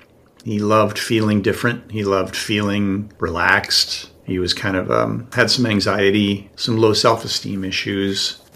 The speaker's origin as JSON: {"language": "English", "town": "San Diego", "region": "California", "country": "United States", "tie": "born or raised there", "said": "Yeah, I live in San Diego. I grew up in San Diego"}